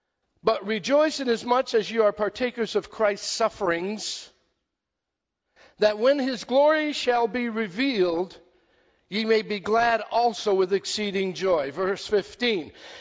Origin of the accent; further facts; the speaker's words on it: New York, United States; And he knows I'm from New York.